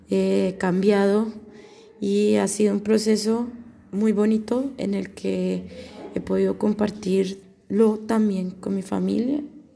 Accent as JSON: {"language": "Spanish", "town": "Ibagué", "region": "Tolima", "country": "Colombia", "tie": "born or raised there", "also_born_or_lived": "Bogotá", "said": "vengo de Ibagué, Colombia, y esta es mi historia de migración."}